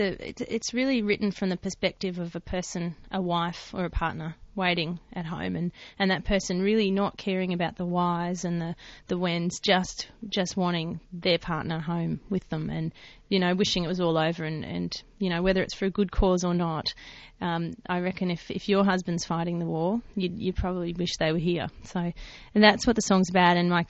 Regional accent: Sydney, New South Wales, Australia; I live in Mascot, so and I grew up in Mascot.

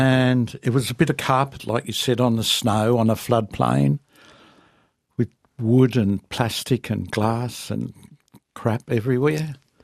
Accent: Australia; And I said, oh … from Australia, and I've had 2 stuffed marriages

